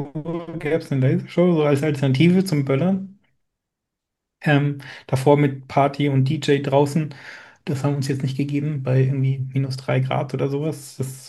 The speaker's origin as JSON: {"language": "German", "country": "Austria", "said": "Ich bin ja aus Österreich."}